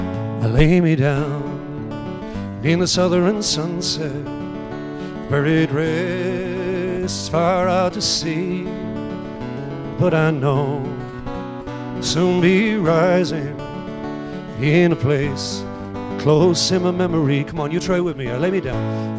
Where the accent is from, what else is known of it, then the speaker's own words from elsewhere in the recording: Ireland; Being Irish, though, I have to find something depressing about it.